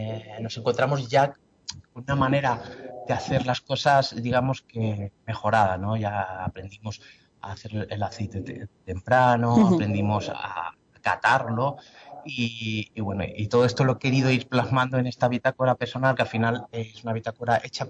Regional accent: Palencia, Castile and León, Spain; Soy del norte de Castilla, de Palencia.

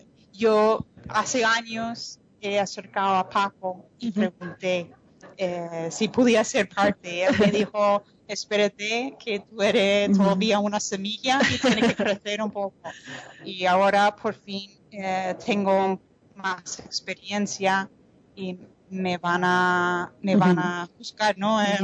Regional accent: New Jersey, United States; Spanish is a second language; Soy de New Jersey, pero me enamoré gracias a ella.

